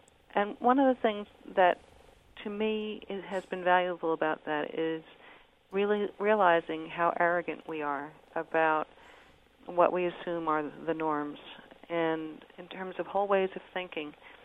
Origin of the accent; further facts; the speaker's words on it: New Jersey, United States; I would say from my own experience that as a kid growing up in New Jersey, never expecting that I would see any place beyond